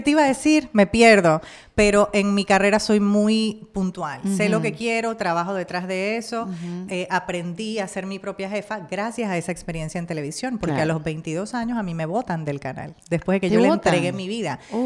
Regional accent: Panama; Y sobre todo en mi país, Panamá, que no tenía una plataforma internacional como la maravillosa que tenían ustedes en Venezuela.

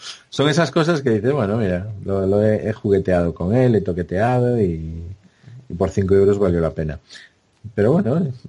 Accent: Spain; Somos españoles

